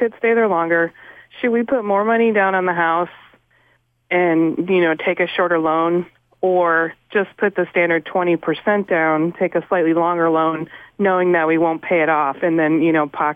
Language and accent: English; California, United States; moved away as an adult; I'm not from New England. I'm originally from California.